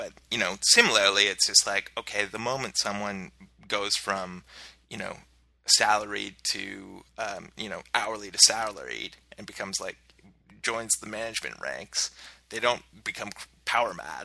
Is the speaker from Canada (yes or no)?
yes; Canada; because, you know, I'm Canadian, I've got healthcare, right?